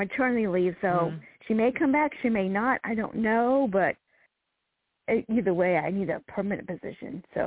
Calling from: Virginia, United States; Virginia. Hello.

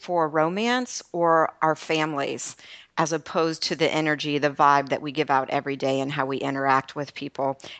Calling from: Tampa, Florida, United States; So I'm calling from Tampa Bay, Florida. I've been a Tampa resident for 25 years. It's sunny and a bit cold here today for us.

